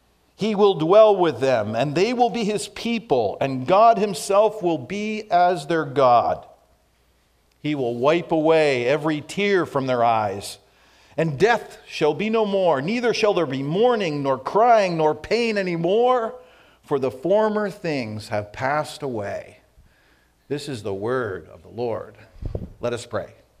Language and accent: English; Media, Pennsylvania, United States; In fact, I was born and raised in Delaware County, Media to be precise.